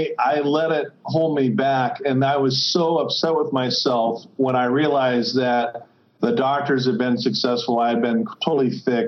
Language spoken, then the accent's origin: English; Fullerton, California, United States; now in Laguna Beach, United States; I'm from Orange County. I grew up in Fullerton where they made Fender guitars.